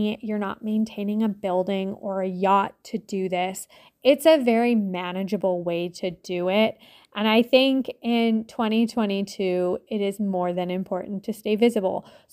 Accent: Canada; So as a Canadian

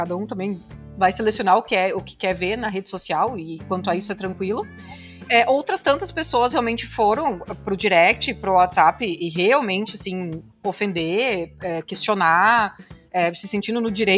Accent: Santa Cruz do Sul, Rio Grande do Sul, Brazil; sou de Santa Cruz do Sul, né, uma cidade no interior.

